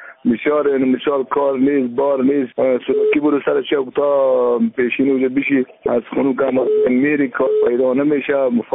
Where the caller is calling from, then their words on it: Kabul, Afghanistan; از کابل آمدم